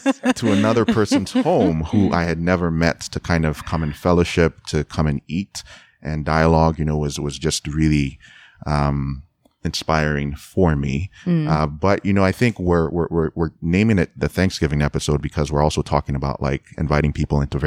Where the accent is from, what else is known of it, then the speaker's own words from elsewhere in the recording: Nigeria; moved away; as an immigrant myself, you know, I'm an immigrant from Nigeria.